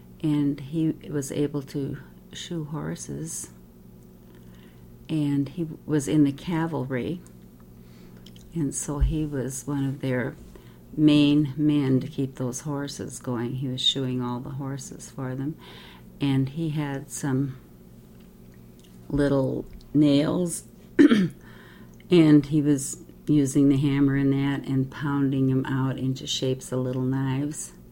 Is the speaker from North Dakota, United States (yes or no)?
yes; New Leipzig, North Dakota, United States; born there; also born or lived in Montana; And I was born in New Leipzig, North Dakota, in February 21st, 1937. And my parents moved to Montana when I was about 2 months old.